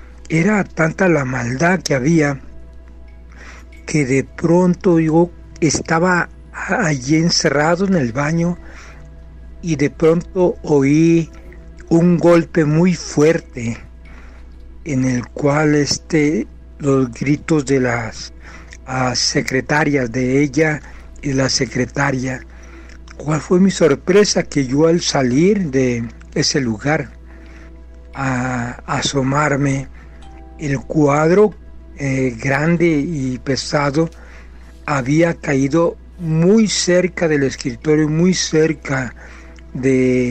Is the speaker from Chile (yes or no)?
no; Los Reyes La Paz, State of Mexico, Mexico; del Estado de México, Rey y La Paz.